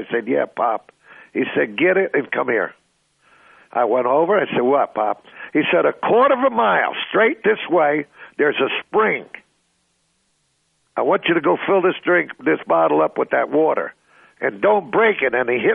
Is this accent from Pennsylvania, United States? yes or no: yes; Norristown, Pennsylvania, United States; born there; I was born in Norristown, Pennsylvania.